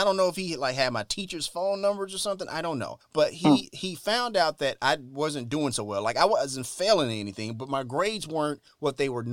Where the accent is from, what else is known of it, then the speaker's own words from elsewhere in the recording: Memphis, Tennessee, United States; growing up in Memphis, Tennessee, you know, socially awkward black kid, not very popular in school, good grades, not very popular in school.